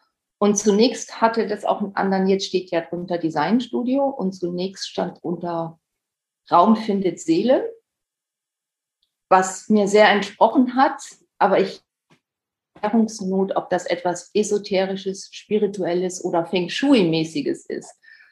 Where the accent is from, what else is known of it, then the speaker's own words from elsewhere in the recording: Lower Saxony, Germany; now in Hamburg, Germany; Ich komme aus Niedersachsen, aus der Nähe von Osnabrück.